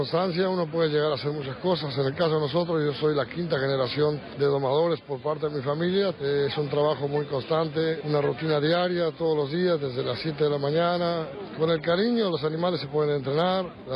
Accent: Argentina; soy argentino y es primera vez que vengo a Italia, primera vez que vengo a Roma

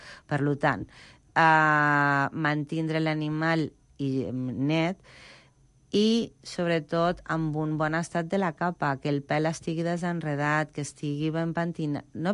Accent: Zaragoza, Aragon, Spain; T'ho dic jo, que sóc de Saragossa? Mai.

